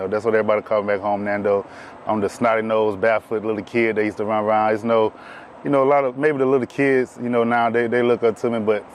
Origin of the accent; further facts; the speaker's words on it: Wrens, Georgia, United States; So me growing up there, I really didn't realize how small it was until I left.